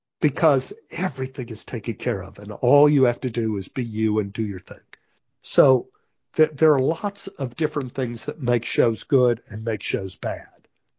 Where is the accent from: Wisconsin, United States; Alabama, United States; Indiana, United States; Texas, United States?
Texas, United States; Dallas; It's like when I grew up in Oak Cliff, which is like 30 miles outside of Dallas, there were a lot of bullies in my neighborhood.